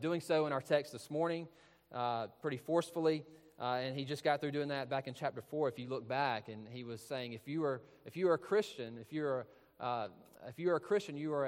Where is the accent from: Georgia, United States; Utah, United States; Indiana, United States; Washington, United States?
Georgia, United States; Louisville; So I'm from Georgia. I grew up in Louisville, Georgia, a couple hours from here between the Warner Robins area and Augusta.